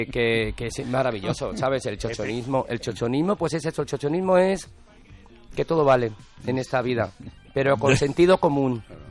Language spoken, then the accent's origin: Spanish; Madrid, Community of Madrid, Spain; No soy de Loda del Río, soy de Madrid